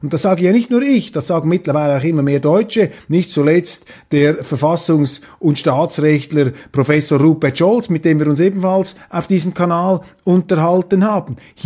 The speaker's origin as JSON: {"language": "German", "country": "Switzerland", "said": "aber ich sage Ihnen jetzt als Schweizer, das ist eine brandgefährliche Entwicklung, die Sie in Ihrem Land haben."}